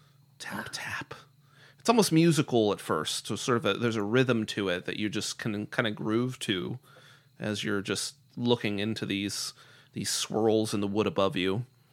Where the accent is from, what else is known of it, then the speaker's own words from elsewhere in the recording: Bedford, Pennsylvania, United States; I grew up in Bedford, Pennsylvania.